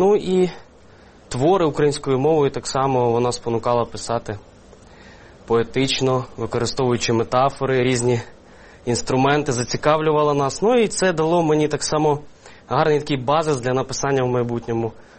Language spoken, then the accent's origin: Ukrainian; Kyiv, Ukraine; я народився, виріс в Києві, в двомовному місті, але бо в моїй родині домінувала українська мова, і мої родичі спілкуються українською мовою, мої родичі з центральної України, моя родина – це Полтавщина, Вінниччина.